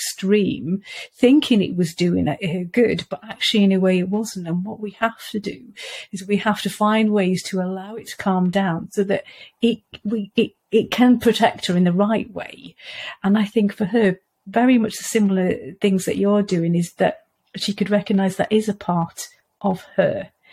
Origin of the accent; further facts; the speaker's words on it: Wales, United Kingdom; because I come from Wales originally, we went to the seaside a little while ago